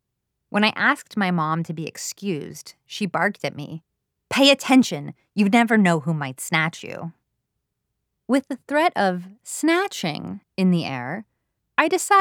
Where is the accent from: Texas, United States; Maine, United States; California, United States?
California, United States; And as a Californian, I would say they gave off good vibes.